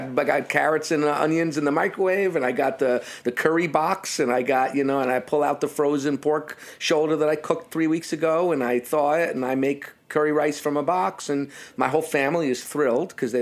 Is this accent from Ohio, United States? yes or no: no; New York, United States; In other ways, I mean, I'm a loudmouth New Yorker. I talk too loud, too fast, too crazy, and I can be a jerk sometimes.